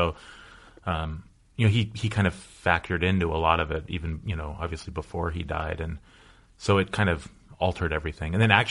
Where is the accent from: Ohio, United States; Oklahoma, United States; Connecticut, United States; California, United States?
California, United States; Los Angeles; Yeah, I'm a lifer. I grew up in the Pacific Palisades.